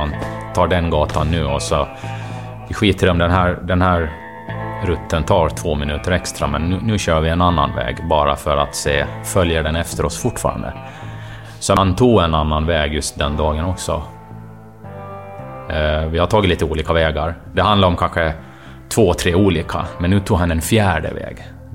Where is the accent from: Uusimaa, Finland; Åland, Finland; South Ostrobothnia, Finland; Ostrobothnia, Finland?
Åland, Finland; Jag är uppvuxen på Åland.